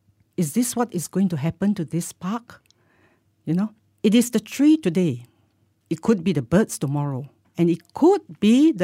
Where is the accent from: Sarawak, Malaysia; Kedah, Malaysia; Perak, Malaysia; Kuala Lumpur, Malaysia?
Perak, Malaysia; Taiping; I come from Taiping, so I go back to my house, my home, which has a big garden, unlike in KL.